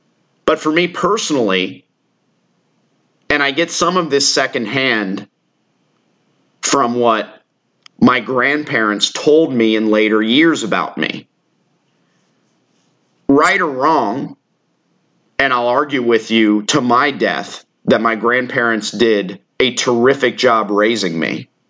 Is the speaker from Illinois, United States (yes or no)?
no; Tampa, Florida, United States; also born or lived in Cincinnati, Ohio; I was born in Cincinnati, Ohio. And the quick story is my grandparents gained legal guardianship of me, wanted to semi-retire to Florida anyway. And the three of us, grandma, grandpa, me, moved from Cincinnati to the Tampa Bay area.